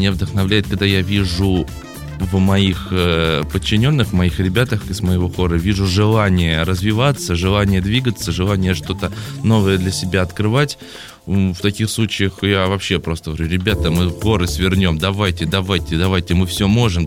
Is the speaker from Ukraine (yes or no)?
no; Yelets, Lipetsk Oblast, Russia; А у нас под Ельцом, под городом, откуда я родом, есть Варгольские скалы, вот.